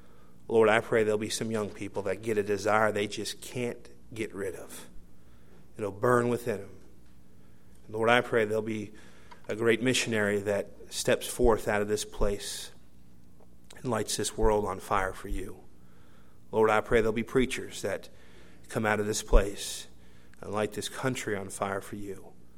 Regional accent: Philadelphia, Pennsylvania, United States; I grew up in Philadelphia. My parents went there and worked in a ministry, Ontario Street Baptist Church.

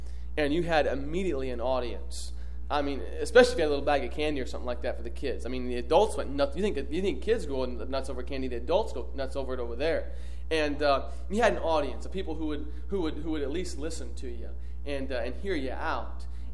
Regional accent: United States; you can see the difference in what we grew up in America.

